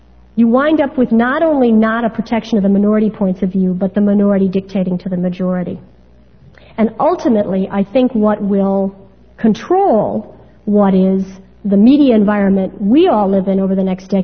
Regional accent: Illinois, United States; which is actually out of my home state. It's Pope versus the state of Illinois.

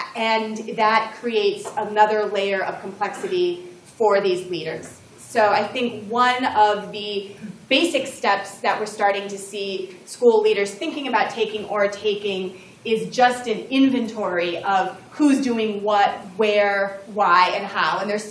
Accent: New Hampshire, United States; We've seen, actually, in my home state of New Hampshire very recently

